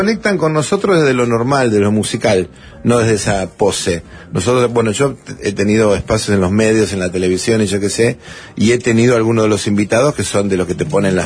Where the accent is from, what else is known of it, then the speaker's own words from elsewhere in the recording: Villa Adelina, Buenos Aires Province, Argentina; Yo soy de Villa Adelina.